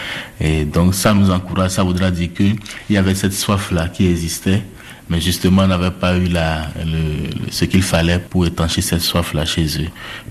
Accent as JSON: {"language": "French", "country": "Benin", "lives_now": "France", "said": "Chez nous, au Bénin, une idée que le curé a se met très vite en route"}